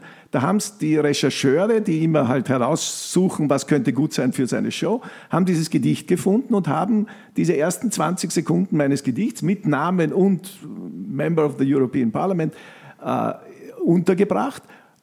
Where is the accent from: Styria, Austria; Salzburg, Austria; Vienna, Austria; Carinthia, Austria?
Carinthia, Austria; Also wenn mich jemand fragt, ich bin Kärntner.